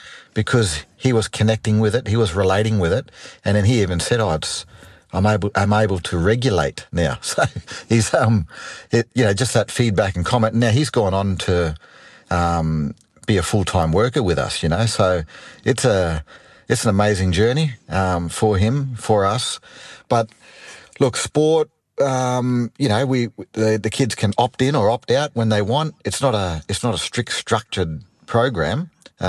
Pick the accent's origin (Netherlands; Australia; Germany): Australia; Darwin, Northern Territory; moved away; also born or lived in Sydney; But it was tough because I'm from Darwin, like you said.